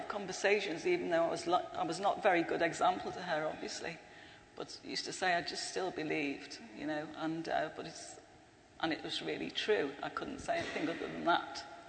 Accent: North West England, United Kingdom; born there; Well, I was born in just outside Liverpool

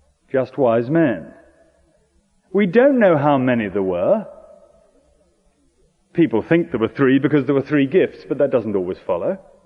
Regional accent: United Kingdom; We're British here.

